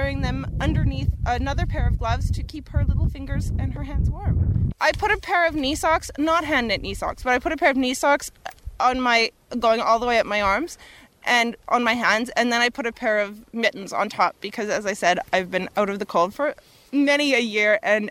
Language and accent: English; St. Albert, Alberta, Canada; a farm right outside St. Albert, which is my hometown.